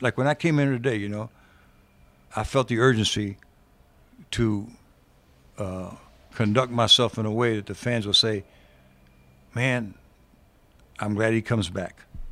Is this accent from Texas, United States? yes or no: no; Tampa, Florida, United States; born there; I said, man, I was born in Tampa. My dad's taking me to Lang Field.